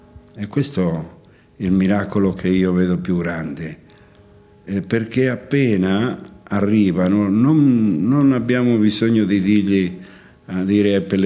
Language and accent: Italian; Spain; Italian is a second language; che era del mio paese. Allora ci ha portato 12 ragazzi e di tutti sono rimasto solo io. Però quello che mi ha colpito sempre è avere come mamma, anche se non avevo in casa nella Spagna la mia mamma